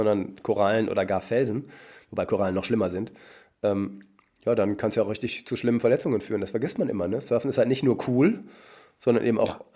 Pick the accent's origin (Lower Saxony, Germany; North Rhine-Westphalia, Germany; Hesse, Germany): North Rhine-Westphalia, Germany; ich komme nämlich aus Westfalen ursprünglich und in Westfalen gibt es kein Wasser, gar nichts.